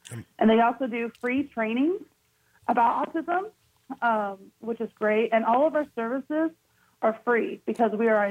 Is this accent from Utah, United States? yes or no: no; Columbus, Indiana, United States; I grew up in Columbus, Indiana, and went to Columbus East High School.